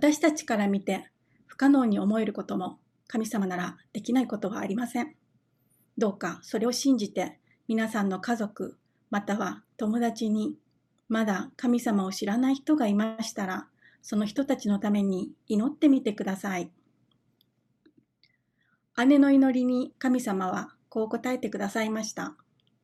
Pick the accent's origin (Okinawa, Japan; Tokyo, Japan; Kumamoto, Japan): Okinawa, Japan; born there; 私は海の青と空の青が素敵な沖縄で生まれました。両親と3人の姉、そして末っ子の私の6人家族です。クリスチャン家庭ではなく、日本のよくある一般の家庭に生まれました。